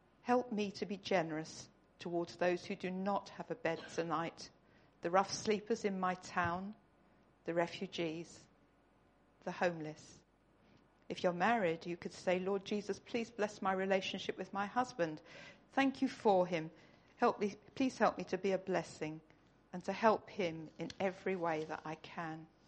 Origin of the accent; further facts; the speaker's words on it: the South, United States; I'm from the South, so I'm different